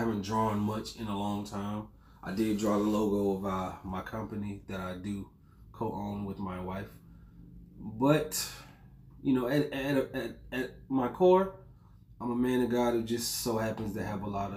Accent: Murfreesboro, North Carolina, United States; also born or lived in Ahoskie; But I was raised in Murfreesboro, North Carolina. You don't go to there, you go through there.

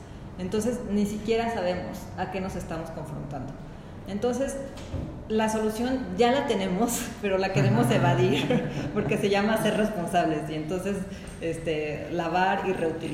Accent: Uruapan, Michoacán, Mexico; porque yo soy de Uruapan

